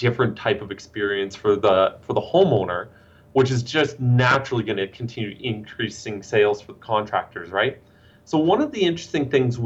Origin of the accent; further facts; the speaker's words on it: Canada; you know, I'm Canadian, I follow hockey.